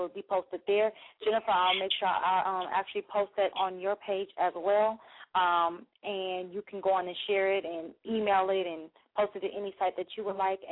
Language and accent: English; California, United States; now in Atlanta, United States; I am not from Chicago. I am from California. When I got to Atlanta and it snowed the first time, I freaked out.